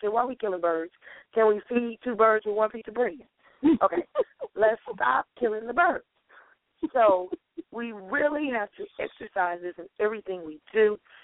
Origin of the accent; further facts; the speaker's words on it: the South, United States; And for those that are country, because I am from the South, the get her done spirit.